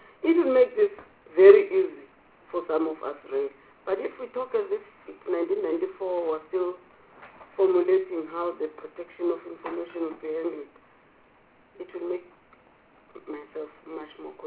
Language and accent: English; South Africa; but as a South African, I didn't see those things being followed.